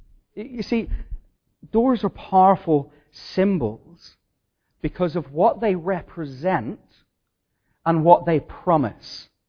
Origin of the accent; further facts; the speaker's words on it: Ireland; When I think back about my time growing up in Ireland, there were two doors that I remember.